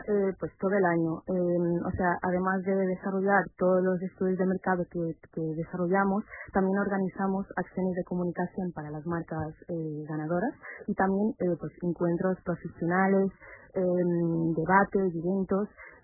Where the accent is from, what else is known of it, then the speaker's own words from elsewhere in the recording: Portugal; Spanish is a second language; que soy portugués.